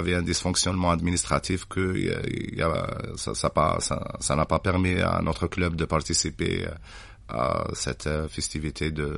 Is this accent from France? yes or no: no; Algeria; Nous, en Algérie, c'est bon.